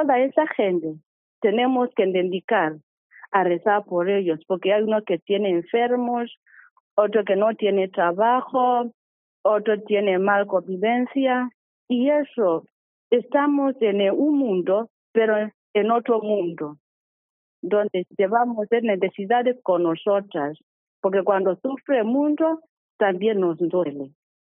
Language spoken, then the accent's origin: Spanish; Kenya; Spanish is a second language; moved away as an adult; now in A Coruña, Spain; desde que estuve en mi tierra, Kenia, pues me gustaba ser monja.